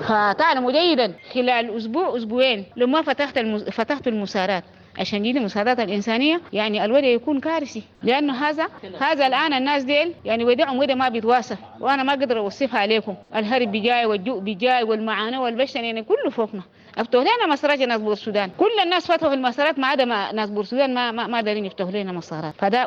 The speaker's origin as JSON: {"language": "Arabic", "region": "Darfur", "country": "Sudan", "said": "فاحنا حتى سودانيين ودارفوريين، وسودان دولتنا ولينا الحقوق والواجبات في الدولة"}